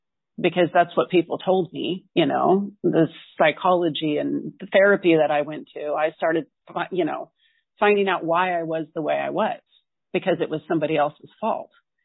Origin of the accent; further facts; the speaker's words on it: Salem, Oregon, United States; I grew up in Portland, Oregon, in Salem, Oregon, but I would go to my uncle's house in Portland.